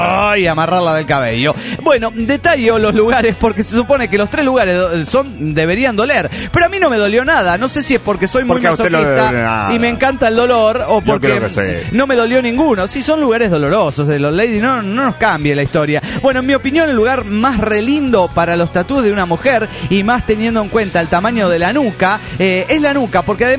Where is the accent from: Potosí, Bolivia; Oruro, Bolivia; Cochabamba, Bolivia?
Cochabamba, Bolivia; Me considero el primer desintegrado de Cochabamba, Bolivia.